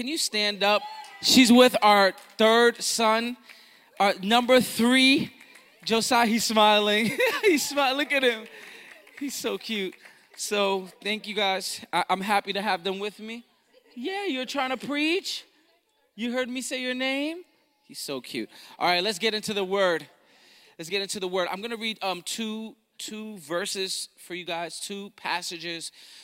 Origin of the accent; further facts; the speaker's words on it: New York, United States; now in Philadelphia, United States; I'm not from Philadelphia, even though I live in Philadelphia. I'm from New York.